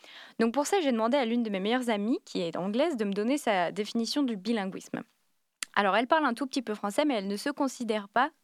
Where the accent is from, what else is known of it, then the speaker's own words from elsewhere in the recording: France; les situations dans lesquelles j'ai pu me retrouver en tant que Française parlant anglais.